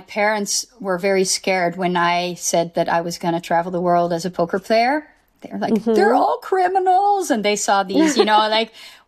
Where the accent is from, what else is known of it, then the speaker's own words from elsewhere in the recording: Netherlands; I'm from Holland.